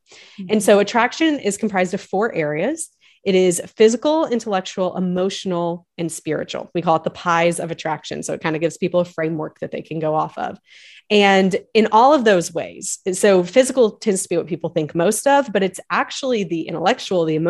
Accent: the South, United States; now in Nashville, United States; So we live just outside of Nashville now, but we grew up in the South.

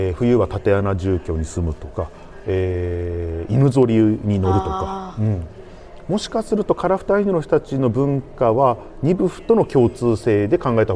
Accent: Hokkaido, Japan; 私が生まれ育ったオホーツク海沿岸の

